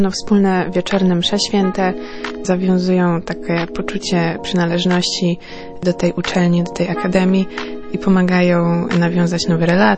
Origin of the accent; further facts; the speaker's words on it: Sławków, Silesian Voivodeship, Poland; ja przyjechałam tutaj ze Sławkowa, to jest niedaleko Katowic, i aktualnie studiuję prawo.